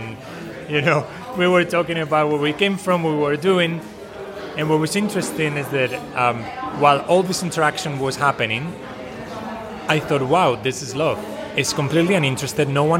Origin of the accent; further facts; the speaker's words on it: Spain; also born or lived in New Zealand; now in Chiang Mai, Thailand; I'm from Spain and New ZealandI'm in Chiang Mai now because I'm working and traveling around Southeast Asia.